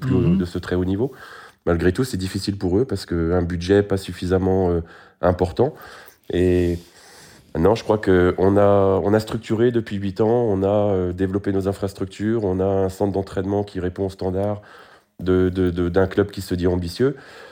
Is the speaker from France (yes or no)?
yes; Gourin, Brittany, France; je suis originaire, je suis breton, originaire de Gourin, qui est une petite commune en plein centre Bretagne.